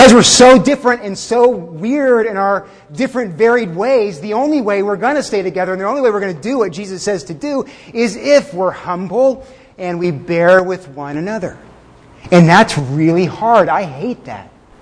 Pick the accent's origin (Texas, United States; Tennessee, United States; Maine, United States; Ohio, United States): Texas, United States; We're not from the same backgrounds. I'm from Texas. Most of you guys are Yankees.